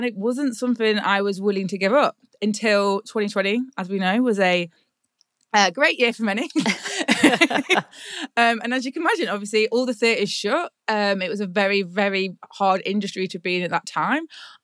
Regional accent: Nottingham, East Midlands, United Kingdom; also born or lived in London; I'd lived in London for 10 years and I moved to Nottingham, which was my hometown.

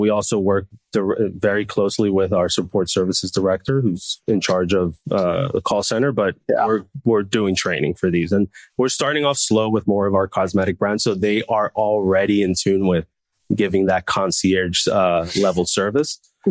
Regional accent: Dominican Republic; moved away as an adult; now in United States; I'm from Dominican Republic originally. I'm 38 years old right now. I moved to the States when I was 24. Law grad from Dominican Republic originally.

